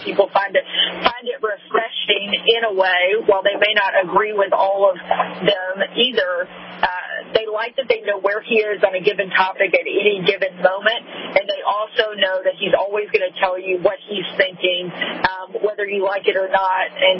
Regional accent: Arkansas, United States; growing up in Arkansas

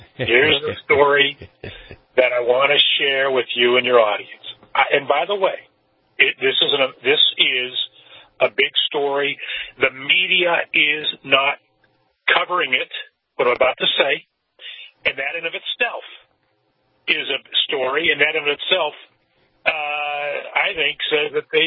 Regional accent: Pittsburgh, Pennsylvania, United States; But I grew up an hour from the West Virginia border, by the way, in Pittsburgh. We're an hour from Wheeling, I think an hour from Morgantown.

